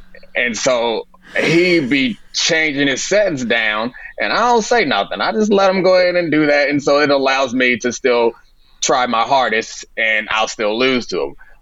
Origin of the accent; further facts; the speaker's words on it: United States; because I grew up in America and everyone knows what football is.